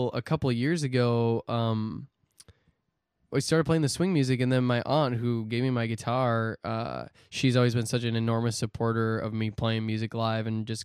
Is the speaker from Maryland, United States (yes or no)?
no; Eden, Wisconsin, United States; but I grew up Catholic in Wisconsin. There was a small town, 500 people in Eden. They call it the Garden of Eden.